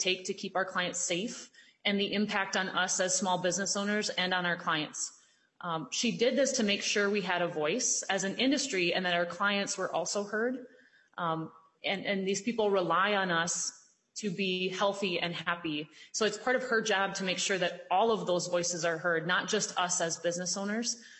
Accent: Red Wing, Minnesota, United States; I'm from Red Wing, Minnesota.

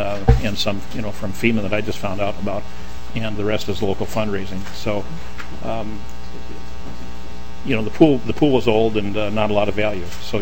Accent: Perham, Minnesota, United States; It's pretty much like we have in Perham, in my hometown there. Perham, with the community center, the school leases space from, you know, from the community center.

